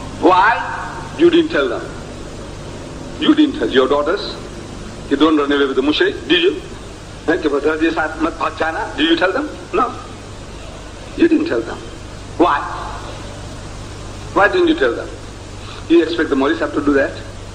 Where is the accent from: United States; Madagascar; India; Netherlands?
India; born there; moved away; I'm an Indian, you know that? I was born in India. In my country, I'm more Indian than most of the other Indians because I was born in India.